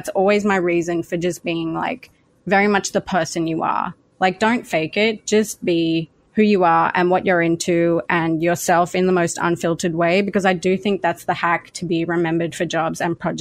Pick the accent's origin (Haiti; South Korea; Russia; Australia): Australia; now in United States; In Australia, there's very few ways to actually make a livable wage centered around culture.